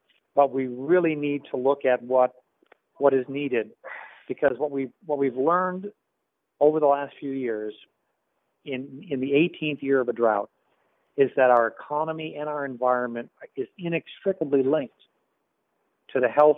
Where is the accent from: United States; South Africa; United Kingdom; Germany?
United States; Arizona; But, you know, Steve, growing up in Arizona, I went to an Arizona public high school.